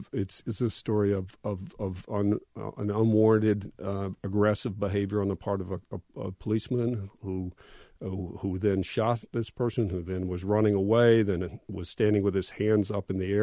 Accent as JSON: {"language": "English", "town": "Atlanta", "region": "Georgia", "country": "United States", "tie": "born or raised there", "said": "Yeah, so I grew up in Atlanta, and I grew up in white Atlanta. I went to segregated schools until I was in eighth grade."}